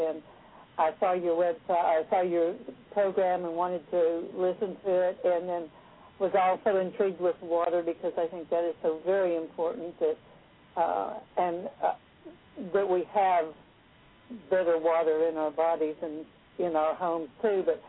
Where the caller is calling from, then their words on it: North Little Rock, Arkansas, United States; I'm in Arkansas.